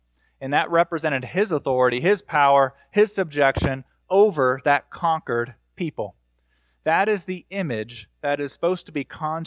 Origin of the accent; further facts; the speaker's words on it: Ohio, United States; I grew up in, and I was born in Ohio.